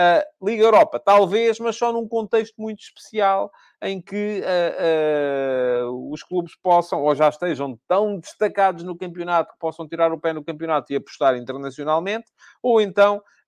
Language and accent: Portuguese; Coruxe, Portugal; um grande abraço para a malta aí em Coruxe, que é a minha terra natal, para quem não sabe.